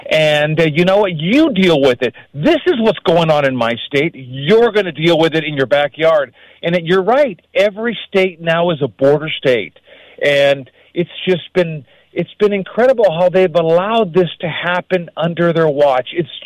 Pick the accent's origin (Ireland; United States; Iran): United States; California; And I'm asking your listeners to not let Kamala Harris do to Virginia what she did to my home state of California.